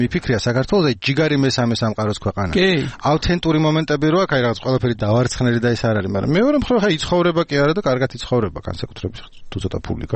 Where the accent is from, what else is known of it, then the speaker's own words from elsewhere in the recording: Imereti, Georgia; იმერეთიდან ვარ მაგრამ იქნება გამოქცევა მომიდეს